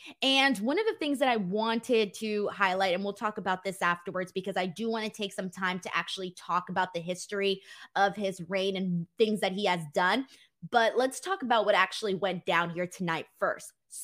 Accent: California, United States; As a Californian, that is the best way to describe this.

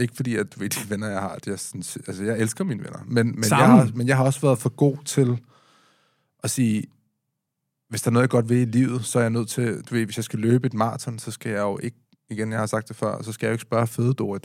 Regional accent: Copenhagen, Capital Region of Denmark, Denmark; Jeg er også opvokset på Christianshavn og gået i skole og sådan noget der.

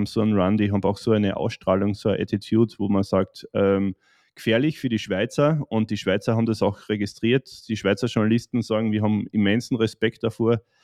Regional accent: Austria; schaut's, wir können auch Eishockey spielen, wir Österreicher

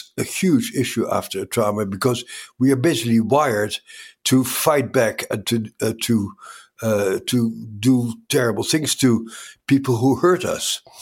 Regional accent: Netherlands; But I grew up in the Netherlands at the end of the Second World War.

